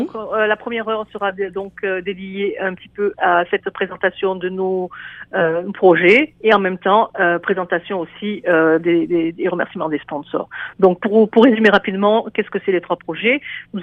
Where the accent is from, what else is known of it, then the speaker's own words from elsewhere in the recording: France; Donc, je suis originaire de France